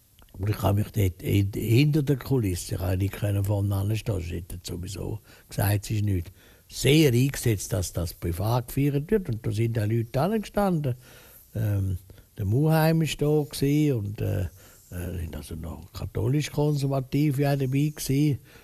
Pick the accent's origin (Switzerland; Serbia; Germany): Switzerland; Zurich; Ich bin ein Zürcher